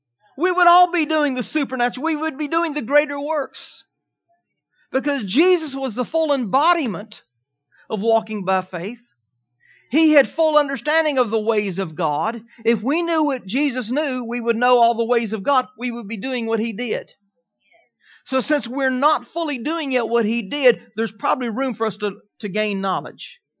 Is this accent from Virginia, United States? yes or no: no; Kansas, United States; When I was growing up as a kid, I grew up in Kansas. And in Kansas, they always taught about the pioneers.